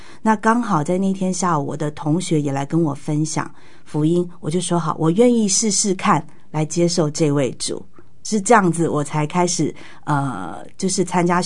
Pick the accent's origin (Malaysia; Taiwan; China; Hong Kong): Taiwan; Tainan; 我是来自于一个非基督教的家庭哦。那从小呢，就是因为我住台南嘛，那家里面就是蛮迷信的